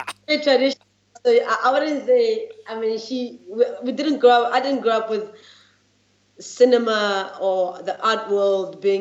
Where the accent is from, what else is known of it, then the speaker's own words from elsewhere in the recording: Soweto, Gauteng, South Africa; No. I'm from Johannesburg. I'm from Soweto.